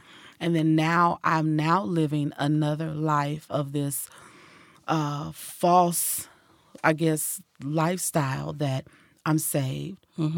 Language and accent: English; California, United States; No, I'm originally from California.